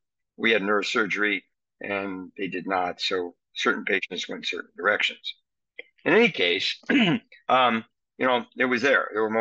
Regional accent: Detroit, Michigan, United States; born there; I was born in Detroit. I went to the famous Mumford High School

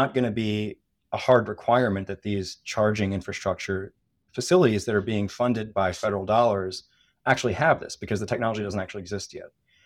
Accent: New Jersey, United States; But no, I grew up in New Jersey, outside of Philadelphia.

